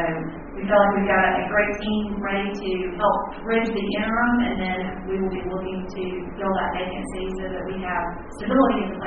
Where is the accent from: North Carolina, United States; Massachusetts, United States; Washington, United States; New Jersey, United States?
North Carolina, United States; I grew up in Henderson County next door. So I spent a lot of time growing up coming over here.